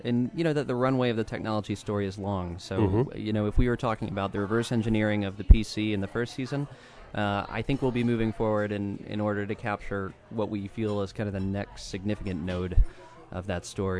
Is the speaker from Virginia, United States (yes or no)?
yes; Winchester, Virginia, United States; I'm from Winchester originally in the Shenandoah Valley.